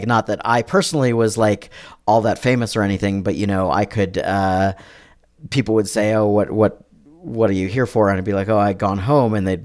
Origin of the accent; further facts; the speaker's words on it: Colorado, United States; also born or lived in California; now in Portland, United States; I grew up in Colorado, where it's sunny most of the time, and in the winter it snows and then gets on with things.